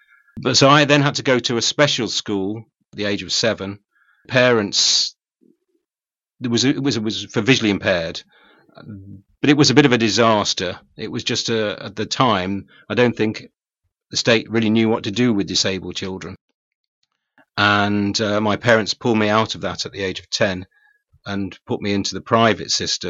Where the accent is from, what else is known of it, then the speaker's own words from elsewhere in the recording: Walsall, West Midlands, United Kingdom; moved away as an adult; now in Devon, United Kingdom; No, I was born in Walsall, raised in Walsall, and worked all my life in Walsall, and only retired to Devon 6 years ago now.